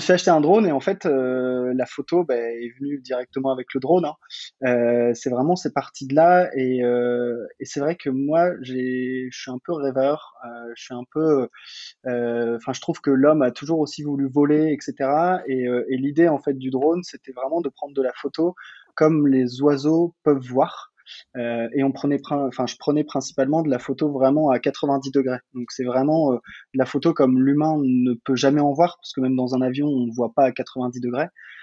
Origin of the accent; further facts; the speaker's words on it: Lille, Hauts-de-France, France; also born or lived in Marseille / Paris; now in Bordeaux, France; J'ai 30 ans, bientôt 31 d'ailleurs, dans 8 jours. J'habite Bordeaux, je suis originaire de Lille, j'ai fait mes études à Marseille, je suis passé par Paris et donc là on est actuellement à Bordeaux